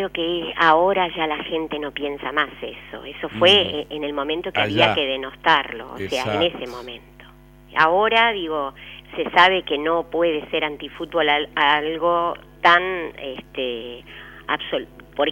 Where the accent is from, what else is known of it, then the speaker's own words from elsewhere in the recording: Uruguay; also born or lived in Caracas, Venezuela; Yo soy uruguaya, pero nací en Caracas.